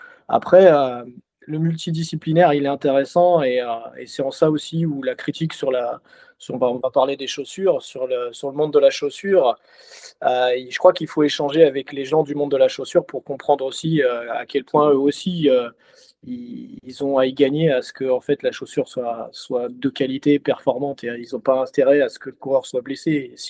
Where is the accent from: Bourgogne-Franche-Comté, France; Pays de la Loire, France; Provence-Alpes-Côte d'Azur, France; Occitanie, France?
Bourgogne-Franche-Comté, France; Dijon; je suis originaire de Dijon et je travaille à Dijon.